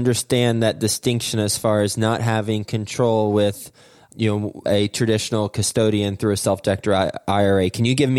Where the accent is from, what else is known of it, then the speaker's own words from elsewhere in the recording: United States; born there; I was born in the United States.